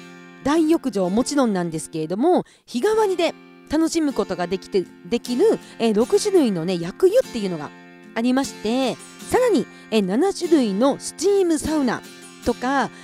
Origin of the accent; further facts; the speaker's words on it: Kushiro, Hokkaido, Japan; 地元釧路の